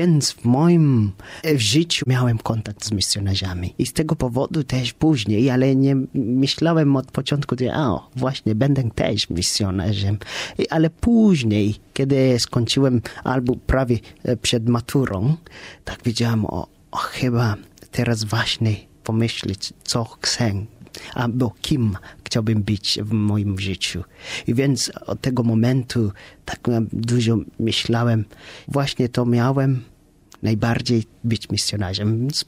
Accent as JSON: {"language": "Polish", "region": "Samburu County", "country": "Kenya", "tie": "born there", "second_language": "Polish", "said": "Od dziecka byłem w terenie misjonarzy. To znaczy, że urodziłem się w miejscu, gdzie jest nazwanej Samburu."}